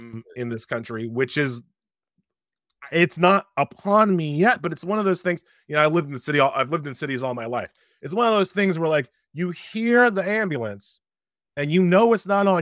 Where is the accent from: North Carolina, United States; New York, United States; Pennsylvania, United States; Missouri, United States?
New York, United States; Queens; born there; my father's an immigrant, he's from Haiti, but, you know, I was born in Queens.